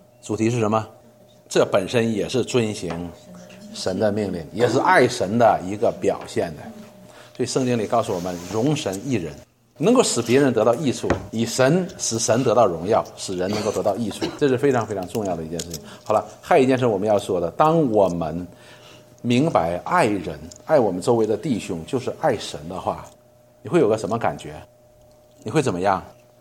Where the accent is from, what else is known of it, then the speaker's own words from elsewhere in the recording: China; 有很多人都责怪我们中国人